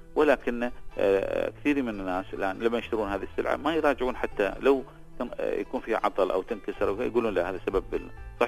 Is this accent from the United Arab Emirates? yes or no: yes; United Arab Emirates; عندنا بالإمارات